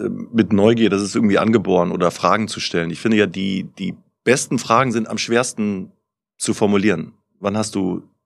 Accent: Oerlinghausen, North Rhine-Westphalia, Germany; Also ich komme aus Oerlinghausen bei Bielefeld.

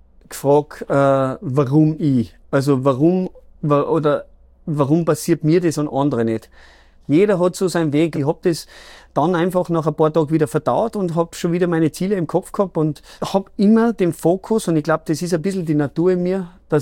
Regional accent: Salzburg, Austria; für notdürftige Familien in Pinzgau, da wo ich aufgewachsen bin

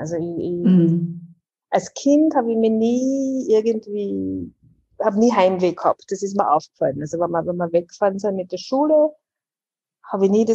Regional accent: Wels, Upper Austria, Austria; moved away as an adult; also born or lived in Vienna; now in Barcelona, Spain; Also ich bin Oberösterreicherin, die du aus Wels, und bin aufgewachsen in Wels und dann mit ja, nach der Matura nach Wien, um zu studieren.

